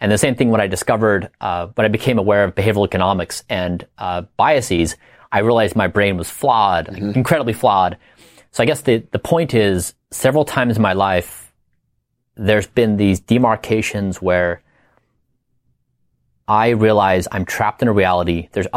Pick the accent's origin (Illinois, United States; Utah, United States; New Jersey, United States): Utah, United States; And when I went from growing up in Utah to going to poverty-stricken Ecuador, living among people with mud floors, mud walls, that broke my reality.